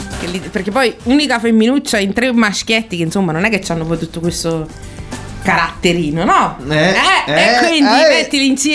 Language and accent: Italian; Naples, Campania, Italy; da napoletani insomma capirai che magari ti incontri spesso nell'arco di una giornata per il caffè